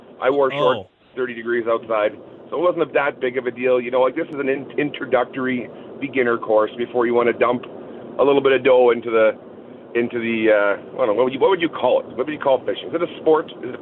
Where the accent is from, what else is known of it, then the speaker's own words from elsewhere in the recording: Manitoba, Canada; I grew up in Manitoba around all these lakes. Never went fishing.